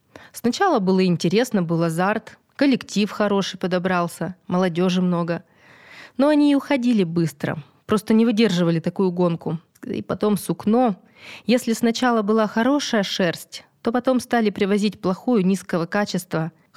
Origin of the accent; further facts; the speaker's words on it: Aramil, Sverdlovsk Oblast, Russia; я в своем родном городе прожила жизнь. Арамиль — мой родной город. Даже мысли не было, чтобы куда-то уехать.